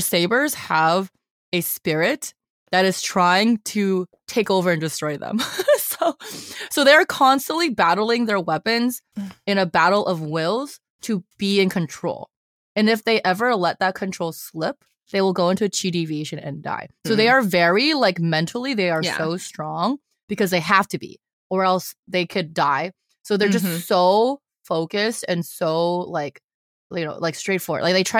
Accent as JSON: {"language": "English", "region": "Texas", "country": "United States", "said": "As a Texan, I don't know if I should be offended"}